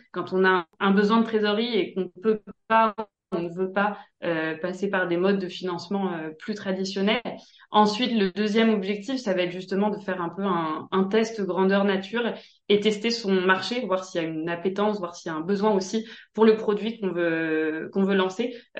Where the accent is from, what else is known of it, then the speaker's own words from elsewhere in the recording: Normandy, France; also born or lived in Paris; now in Madrid, Spain; je suis basée à Madrid depuis 3 ans. Je suis originaire de Normandie et j'ai vécu pas mal d'années à Paris